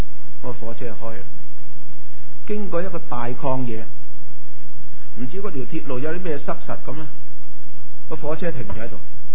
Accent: Guangdong, China; 就正所谓我们广东人说死得不明不白

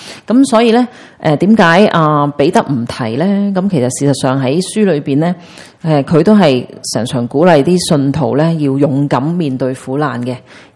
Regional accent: Hong Kong; 即系譬如将我哋香港人打散晒啦

